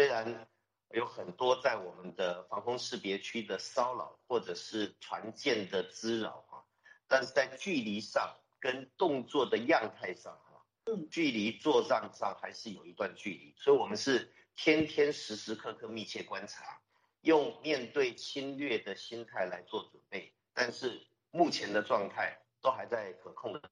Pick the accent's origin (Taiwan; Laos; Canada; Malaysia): Taiwan; 用低俗的字眼去骂我们台湾这边的国军